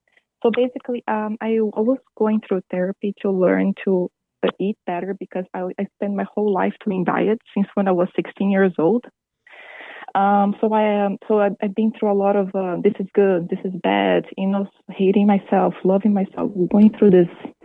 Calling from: Vancouver, British Columbia, Canada; I'm calling from Vancouver, Canada.

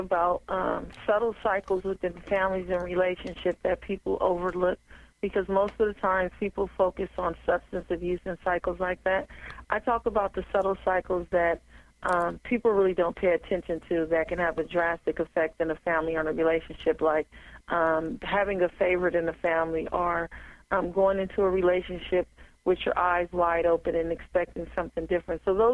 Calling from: Rancho Cucamonga, California, United States; Yes, California, from Rancho Cucamonga. It's like the Inland Empire area.

